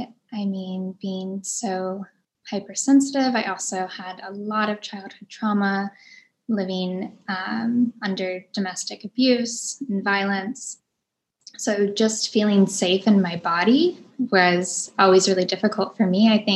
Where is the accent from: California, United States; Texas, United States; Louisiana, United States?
Louisiana, United States; New Orleans; also born or lived in Florida / Mississippi; But growing up in New Orleans definitely made a huge imprint in my life as well